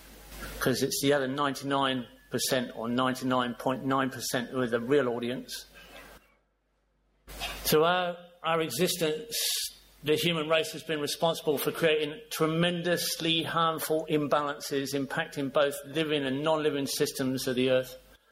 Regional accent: Bournemouth, South West England, United Kingdom; also born or lived in Stoke-on-Trent; I was born in Stoke-on-Trent in Staffordshire in 1954. My parents moved to Bournemouth in 1956, where I went to school and grew up fishing the Stour and the Avon and the Hampshire and Dorset coasts.

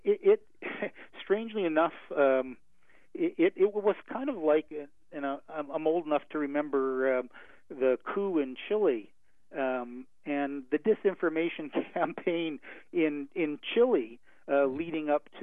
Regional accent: Canada

